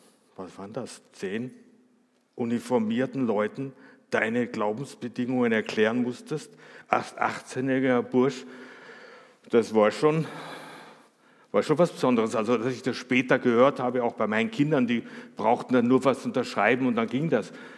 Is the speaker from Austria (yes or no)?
yes; Austria; Ich, wie ihr vielleicht wisst von früher oder was, ich bin Österreicher, ne? Und ich habe in Österreich Wehrdienst verweigert.